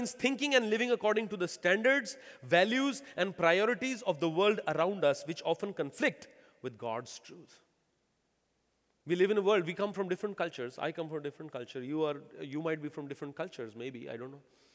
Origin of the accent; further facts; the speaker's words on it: India; For me as an Indian, no problem at all. Because we don't even care for like the lights on the intersection. It's funny, in India, you have those dotted lines, white lines.